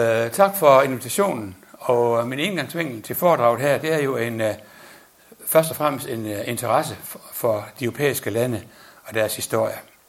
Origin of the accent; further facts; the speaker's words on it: Ringkøbing, Central Denmark Region, Denmark; og jeg kommer ind fra Ringkøbing. Men i forbindelse med, at vi købte Skjern Elvers rejser i sin tid, i 86, der flyttede vi så til Skjern, og der har vi så boet i sin.